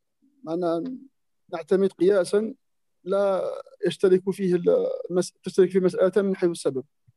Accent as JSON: {"language": "Arabic", "country": "Algeria", "said": "أنا من الجزائر."}